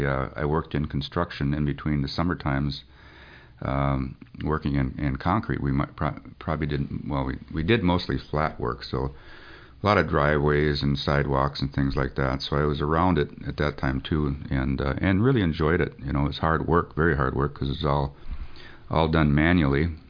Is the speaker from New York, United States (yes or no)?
no; Wisconsin, United States; I tell you, I'm originally from Wisconsin, and I graduated from high school in 1970.